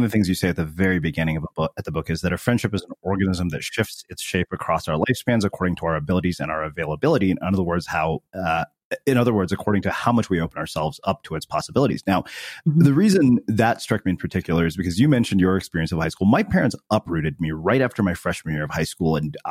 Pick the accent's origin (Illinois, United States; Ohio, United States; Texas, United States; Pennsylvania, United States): Texas, United States; also born or lived in California; because we grew up in Texas and we lived there for 7 years. Then we moved to California.